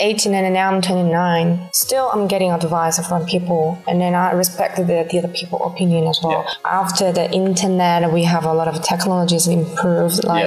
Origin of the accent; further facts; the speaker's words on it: Seoul, South Korea; English is a second language; also born or lived in Incheon, South Korea; So my house is actually close to Seoul a little bit. Yeah. So I grew up in Seoul and Incheon for 26 years.